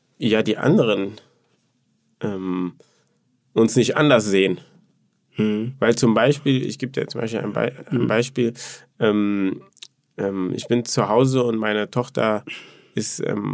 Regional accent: Cologne, North Rhine-Westphalia, Germany; Ich bin auch in Köln groß geworden, in so einem Ghetto-Bereich, Hochhaus, viele Ausländer.

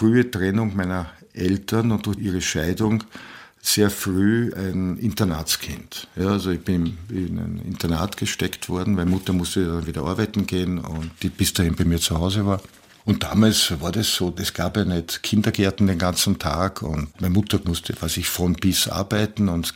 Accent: Vienna, Austria; also born or lived in Lower Austria; Also ich bin Wiener, Niederösterreicher. Das ist so die Region, in der ich lebe, meinen Alltag habe, wo ich aufgewachsen bin. Und Europäer der Idee nach und auch der Praxis.

